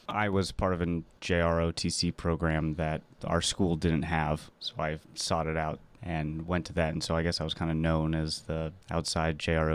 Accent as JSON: {"language": "English", "town": "San Diego", "region": "California", "country": "United States", "lives_now": "Port Townsend, United States", "said": "I'm originally from San Diego, and then I went to San Jose State afterwards for college, and then moved up here after that."}